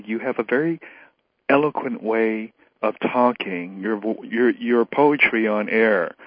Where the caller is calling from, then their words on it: East Coast, United States; I'm calling from the East Coast.